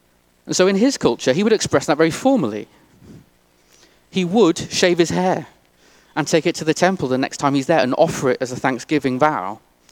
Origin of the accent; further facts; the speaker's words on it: Wales, United Kingdom; now in England; I don't have to stop being a Welsh guy who loves rugby and used to hate the English and is learning how to repent of that. I'm married to an English lady, I have three English children, and I'm stood here in England.